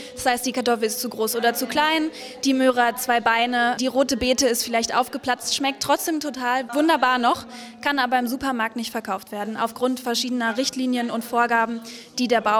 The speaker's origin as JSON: {"language": "German", "region": "Berlin", "country": "Germany", "said": "Ich komme aus Berlin"}